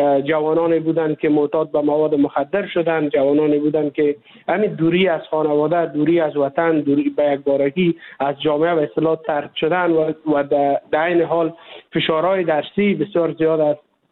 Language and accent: Persian; Afghanistan; برای ما کسایی که از افغانستان هستیم